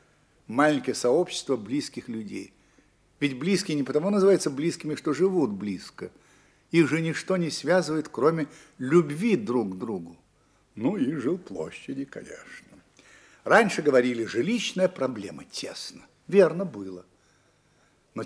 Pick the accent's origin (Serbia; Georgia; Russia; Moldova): Russia; Moscow; как москвич, влюбленный в свой город. Других я, положим, и не знаю. Я вырастал в Москве. Немножко помню старую Москву. При мне Москва росла и молодела, и стала тем, что она есть сегодня, столицей мира.